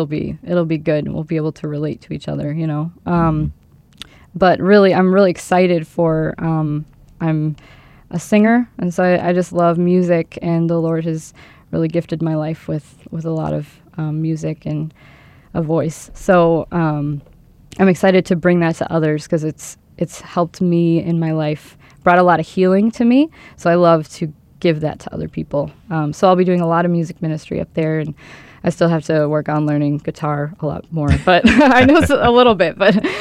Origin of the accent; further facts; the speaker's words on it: Minnesota, United States; I'm nervous about I'm from Minnesota, but the coldness, you know, I mean, just like the weather.